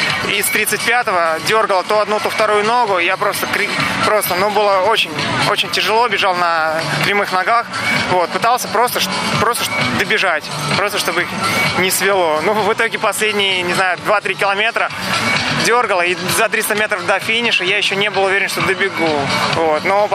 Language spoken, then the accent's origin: Russian; Saint Petersburg, Russia; я из Санкт-Петербурга.